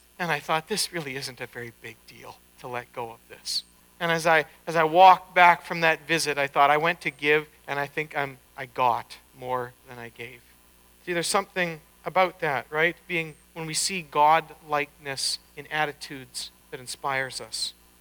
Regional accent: Elm Creek, Manitoba, Canada; It's like my hometown of Elm Creek, and people go blank, and it's like, well, it's close to Winnipeg

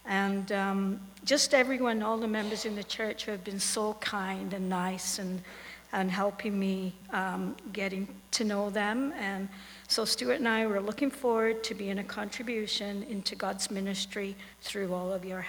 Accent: England, United Kingdom; I grew up in England, I went to Sunday school, and I gave my heart to Jesus around the age of 9.

